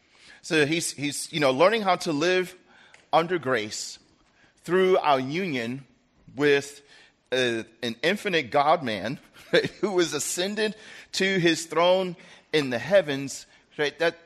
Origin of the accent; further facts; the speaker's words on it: New York, United States; By the way, I'm a New Yorker.